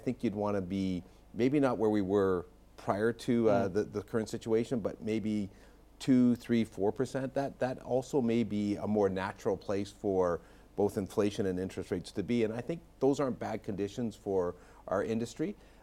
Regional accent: Canada; It's actually one of the good things about being Canadian.

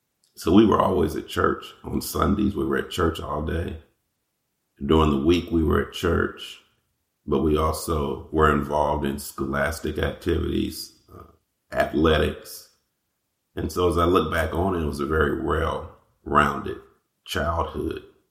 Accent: Houston, Texas, United States; Grew up on the east side of Houston in a nice neighborhood. And we were outside of the city, but yet closer to the city. And so it was kind of city, rural at the same time.

